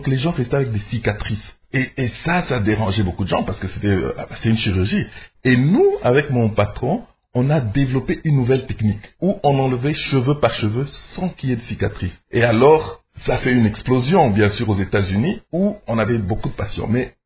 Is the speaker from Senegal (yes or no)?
no; DR Congo; mais non, mais je suis congolais.